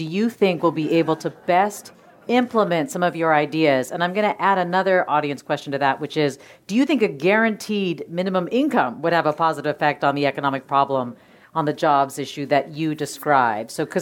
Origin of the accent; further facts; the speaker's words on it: Windsor, Ontario, Canada; born there; because I was born in Windsor, Ontario.